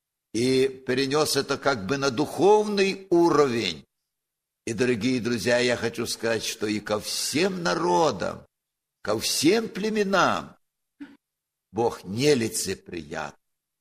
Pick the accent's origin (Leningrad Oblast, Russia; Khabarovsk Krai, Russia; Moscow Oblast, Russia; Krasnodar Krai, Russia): Khabarovsk Krai, Russia; Khabarovsk; У вас сегодня гости издалека, из России, с Дальнего Востока. Я из Хабаровска.